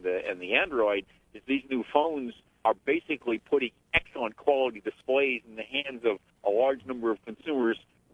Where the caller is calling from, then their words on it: Penfield, United States; Up in Penfield.